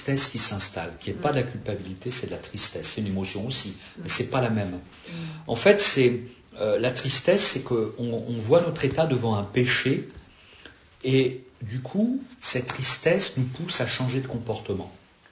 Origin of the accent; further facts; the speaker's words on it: Gennevilliers, Île-de-France, France; also born or lived in Asnières; je suis né dans une banlieue, pour ceux qui connaissent, Gennevilliers. Après, je suis pas né là, mais j'ai grandi à Gennevilliers, après Asnières et tout ça.